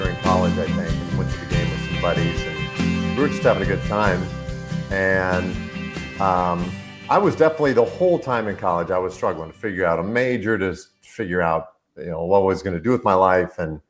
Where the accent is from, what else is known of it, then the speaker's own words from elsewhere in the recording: Nebraska, United States; look, I'm a huckleberry, you know, I grew up in Western Nebraska.